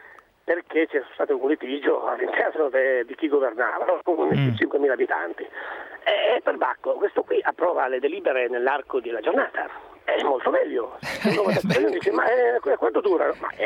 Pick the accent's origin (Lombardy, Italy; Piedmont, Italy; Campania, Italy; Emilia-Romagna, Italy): Piedmont, Italy; Pinerolo; Dalle mie parti, per esempio, c'era qualcuno del centrodestra che ha fatto anche delle proposte di legge per fare la provincia di Pinerolo.